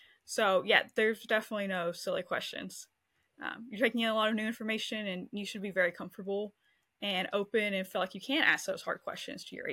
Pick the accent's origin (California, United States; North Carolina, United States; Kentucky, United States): Kentucky, United States; So she is actually an author who's from Kentucky, my home state.